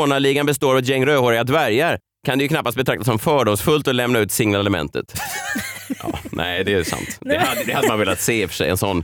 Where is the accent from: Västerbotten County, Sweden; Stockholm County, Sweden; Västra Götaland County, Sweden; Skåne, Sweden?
Stockholm County, Sweden; Stockholm; med Vasastan, och speciellt då Rörstrandsgatan där jag växte upp